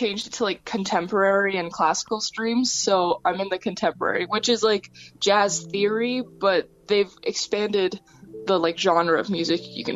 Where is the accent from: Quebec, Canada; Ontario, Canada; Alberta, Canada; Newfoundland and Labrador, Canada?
Ontario, Canada; Kitchener; now in Hamilton, Canada; So I'm from Kitchener. But I'm in Hamilton for school at Mohawk.